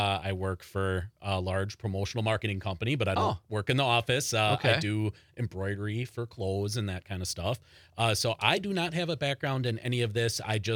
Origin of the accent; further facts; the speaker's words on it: Green Bay, Wisconsin, United States; Green Bay.